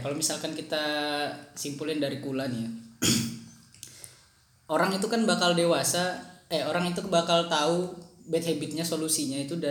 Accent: Papua, Indonesia; Saya orang Papua sebenarnya.

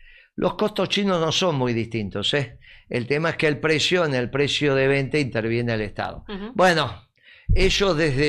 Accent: Argentina; nosotros somos argentinos y en este caso humildemente peronistas

